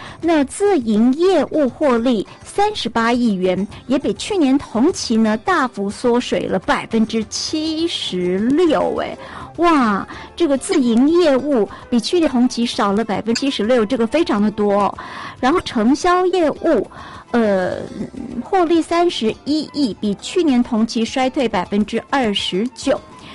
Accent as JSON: {"language": "Chinese", "country": "Taiwan", "said": "2023年我们台湾人出口有出国有1179万人次"}